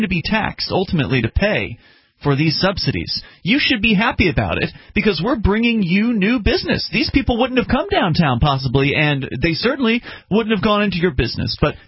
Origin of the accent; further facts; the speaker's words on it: Tampa, Florida, United States; I'm from Tampa Bay.